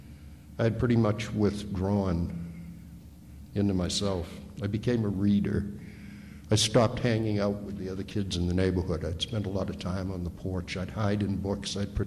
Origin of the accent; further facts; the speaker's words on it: Boston, Massachusetts, United States; I grew up in South Boston. It's a tough, blue-collar, heavy-drinking Irish Catholic community.